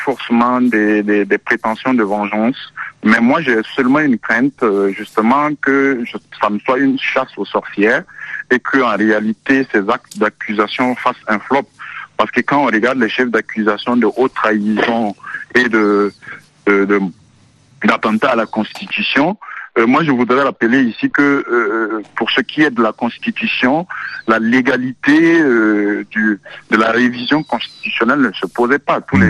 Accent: Burkina Faso; en tant que burkinabé en séjour à Genève

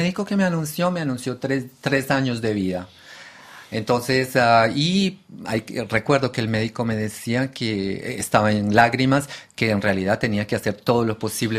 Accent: Colombia; moved away; En el año 93 me fui de Colombia para Italia y allá en Roma llegué

